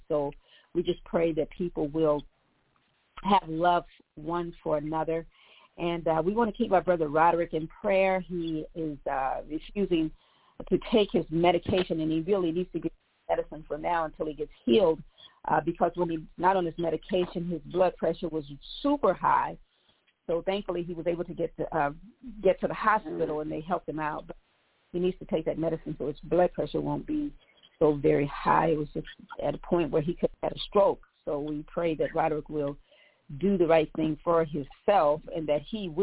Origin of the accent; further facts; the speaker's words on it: Indianapolis, Indiana, United States; we were in Indianapolis, my hometown